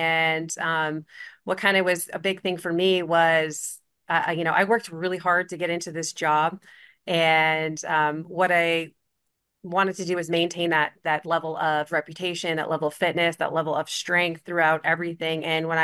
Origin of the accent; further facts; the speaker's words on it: San Diego, California, United States; But San Diego is right down the street from where I live, and excited that it's going to be in my hometown and bring some of our friends from across the nation here for this wonderful event.